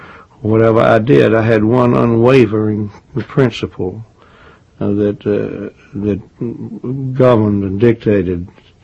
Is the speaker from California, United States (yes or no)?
no; Atlanta, Georgia, United States; Well, in Atlanta, around Atlanta, north of Atlanta. I come from Atlanta.